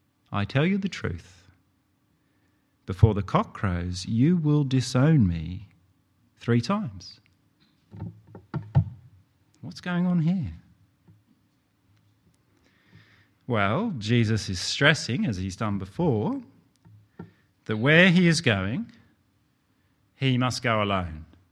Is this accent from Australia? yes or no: yes; Australia; But when I taught her about being Australian, I felt that there was one event she had to know about.